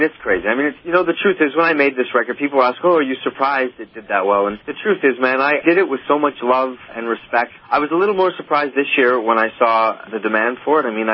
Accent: Canada

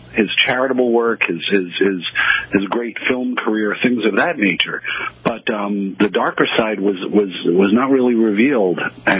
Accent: New York City, New York, United States; born or raised there

